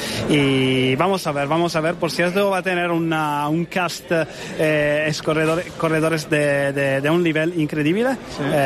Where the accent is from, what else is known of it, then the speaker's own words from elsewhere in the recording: Italy; Spanish is a second language; en mi país. Yo soy italiano